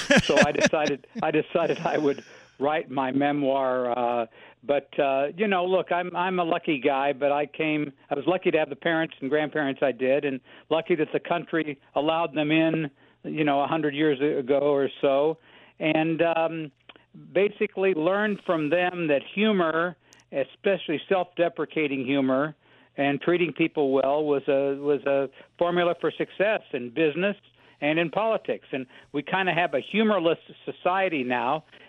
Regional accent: Wichita, Kansas, United States; Aviation, my home of Wichita, produced at that time about half the airplanes in the world were made in my hometown because it was the home of general aviation.

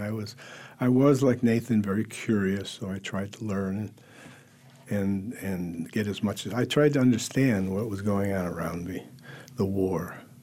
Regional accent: Midwest, United States; No, I grew up in the Midwest. We lived on a river, a really nice river. It was quiet, conservative, just a good place to grow up, you know.

